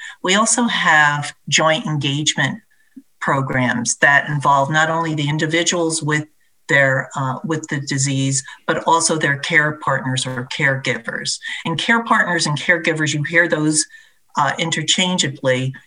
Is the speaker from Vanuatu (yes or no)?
no; United States; I'm Italian American, so I understand that whole cultural thing coming into it and saying, we'll take care of it.